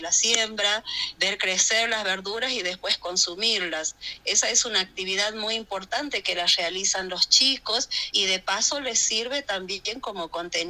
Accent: Santa María, Valparaíso, Chile; now in Antofagasta, Chile; me volví unos años, 4 años a Santa María, de donde soy oriunda

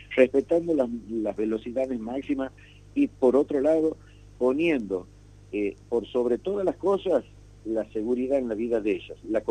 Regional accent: Argentina; somos argentinos y nos rige la misma ley.

